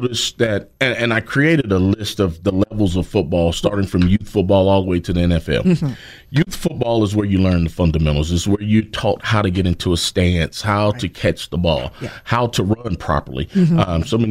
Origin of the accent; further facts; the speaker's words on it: Greensboro, North Carolina, United States; Well, I'm originally from Greensboro. Went to Grimsley High School. Grimsley High School graduate, class of 1991.